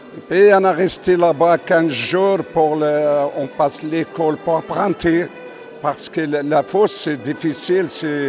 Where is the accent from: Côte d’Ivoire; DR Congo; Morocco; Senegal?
Morocco; now in France; Mais les gens qui sont passés à Casa, il y en a qui viennent par avion et nous, on est venu en France par bateau.